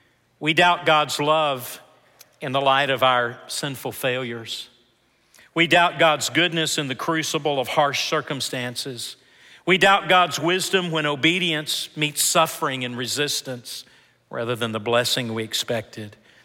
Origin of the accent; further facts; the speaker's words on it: Memphis, Tennessee, United States; before coming to Memphis, Tennessee, my hometown, and being pastor there.